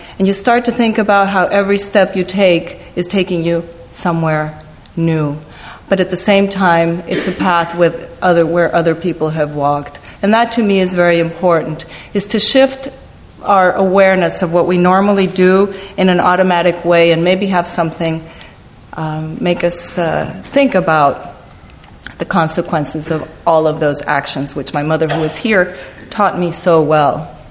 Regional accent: Mexico City, Mexico; English is a second language; I'm from Mexico City. I'm, as we call ourselves, a flower of the pavement.

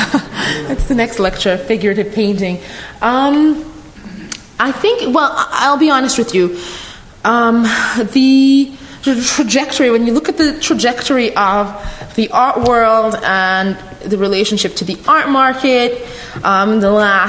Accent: Jamaica; Oh, my hometown, Jamaica. Oh, my home island, Jamaica.

